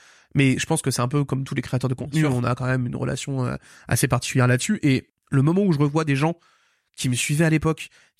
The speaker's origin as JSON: {"language": "French", "region": "Île-de-France", "country": "France", "tie": "born there", "said": "je retourne dans ma terre natale, donc à côté d'Asnières-sur-Seine."}